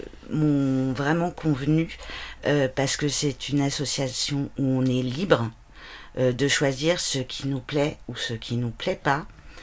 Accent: Fécamp, Normandy, France; Alors, moi, je viens de Fécamp

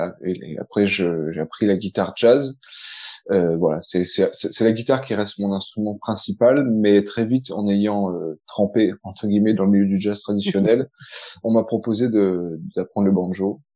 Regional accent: Provence-Alpes-Côte d'Azur, France; moi je viens du Var, et je faisais déjà de la musique, mais vraiment pas du tout jazz. Et en fait, en déménageant à Aix, en Provence, pour des études de musicologie à la fac

